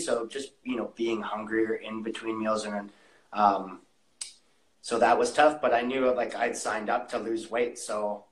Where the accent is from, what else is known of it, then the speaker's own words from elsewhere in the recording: Canada; I think he must have known that I'm Canadian because he put peanut butter and jam sandwiches in there for a post-workout meal.